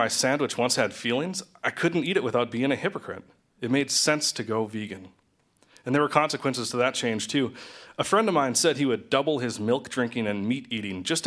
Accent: Edinburgh, North Dakota, United States; Yep, I grew up in Edinburgh, North Dakota, population 280.

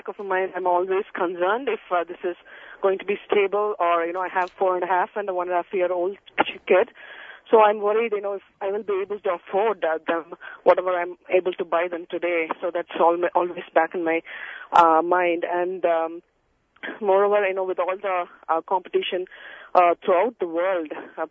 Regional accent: India; English is a second language; moved away as an adult; Like, I'm from India, so I know how the education system is there.

